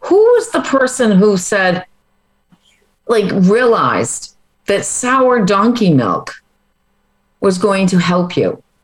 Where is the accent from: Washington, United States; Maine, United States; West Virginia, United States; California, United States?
Maine, United States; I'm from Maine. I'm a Maine girl.